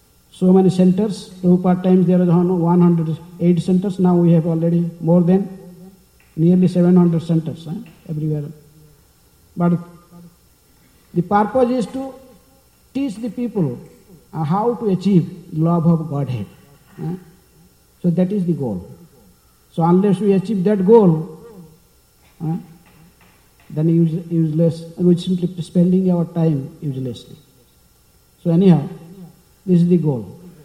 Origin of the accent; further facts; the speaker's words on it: India; accent: Indian English; English is a second language; So no one can understand my pronunciation because I am Indian English. I am speaking that English also. My second language.